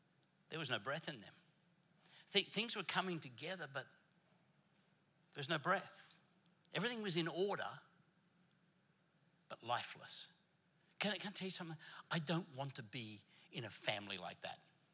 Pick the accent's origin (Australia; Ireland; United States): Australia; Brisbane, Queensland; I'm from Brisbane, and I cheer for God's favorite team. We are the pride of Brisbane town, Brisbane Lions.